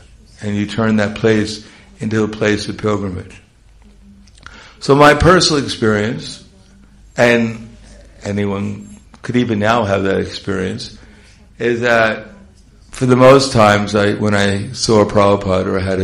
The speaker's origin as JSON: {"language": "English", "region": "New York", "country": "United States", "said": "because I come from New York, and you don't bow down."}